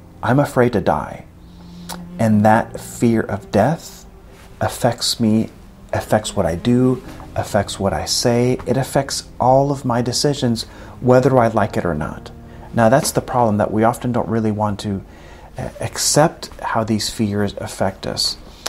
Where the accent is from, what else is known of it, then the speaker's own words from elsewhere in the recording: El Salvador; So I'm from El Salvador, and over there is a little bit of violence.